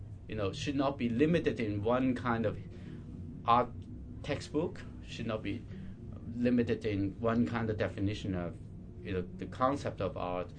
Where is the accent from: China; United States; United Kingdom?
China; moved away as an adult; now in Europe; I'm coming from a background growing up in China and you know, from the 60s to the late 80s, I've been living through all this cultural revolution to opening, reform, opening to the world, and then moved to Europe in the early 90s.